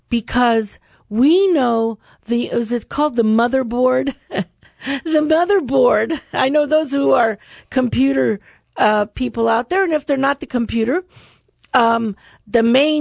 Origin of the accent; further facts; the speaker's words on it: Florida, United States; You know, I grew up here in Charlotte County.